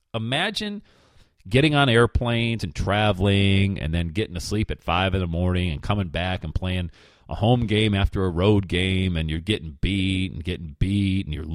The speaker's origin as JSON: {"language": "English", "region": "Pennsylvania", "country": "United States", "tie": "born or raised there", "said": "but I grew up in Pennsylvania, a huge Philadelphia 76er fan."}